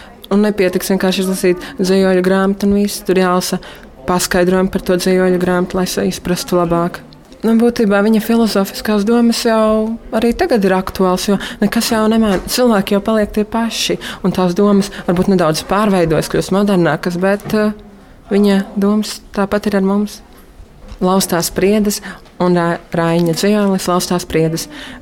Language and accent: Latvian; Rudzāti, Līvāni Municipality, Latvia; un es esmu no Rudzēta pagasta.